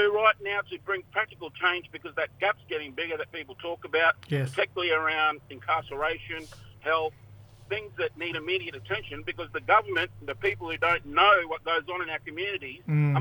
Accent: Erub, Queensland, Australia; I'm from Erub. I'm from the Mayram tribe of Erub in the northeast of the Torres Strait. Mm. And I live and work mostly from the Gimoy here

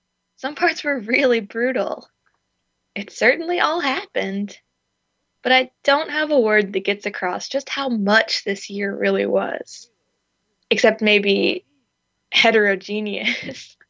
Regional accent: Tennessee, United States; And it hit home for me again this week when my hometown, Sevier County, Tennessee, was in the national news for shameful reasons.

